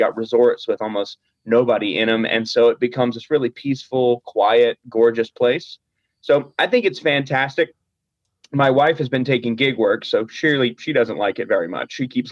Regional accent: Valdosta, Georgia, United States; So I grew up in Valdosta, Georgia, which is the very bottom of the state of Georgia. Last place to use the bathroom before you hit Florida on the way to Disney World.

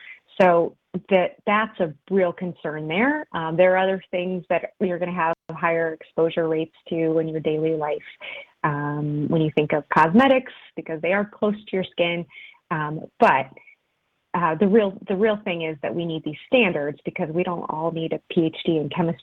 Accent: Michigan, United States; forgive me, I'm from Michigan.

